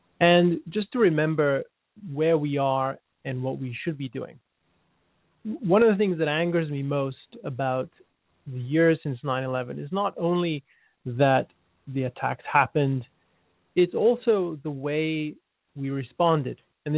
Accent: England, United Kingdom; now in United States; I love this country, and I moved here from England many years ago, precisely because I do love this country.

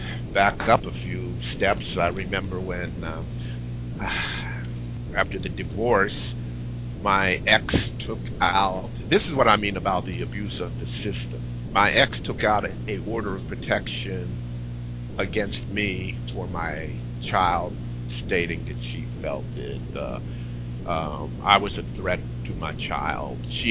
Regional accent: Pennsylvania, United States; also born or lived in Westchester County, New York, United States / Putnam County, New York, United States; now in Deltona, United States; Originally, I'm from Pennsylvania, but I spent most of my adult life in metropolitan New York area, Westchester County and Putnam County, New York.

